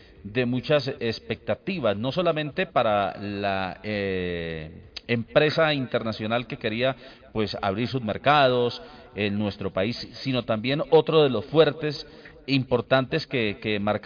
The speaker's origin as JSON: {"language": "Spanish", "country": "Colombia", "said": "Además, es una característica de nosotros como colombianos"}